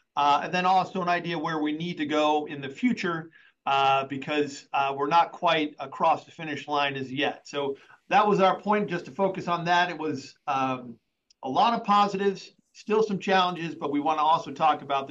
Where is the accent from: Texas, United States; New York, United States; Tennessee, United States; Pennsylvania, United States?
New York, United States; I think most people know I'm actually from New York. I have a bit of a Yankee loyalty